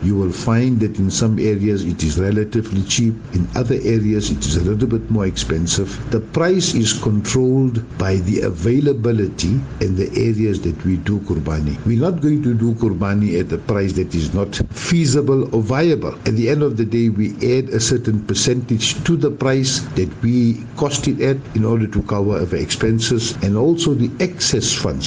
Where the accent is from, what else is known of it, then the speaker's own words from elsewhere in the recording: South Africa; as a South African